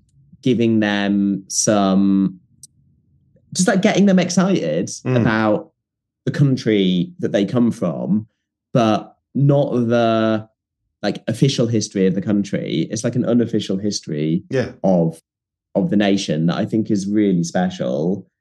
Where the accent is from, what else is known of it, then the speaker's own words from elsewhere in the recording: Leeds, Yorkshire and the Humber, United Kingdom; I grew up in Leeds.